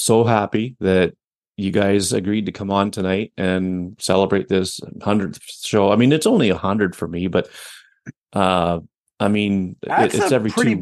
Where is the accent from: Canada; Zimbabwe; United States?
Canada; accent: Canadian; Me and my Canadian accent.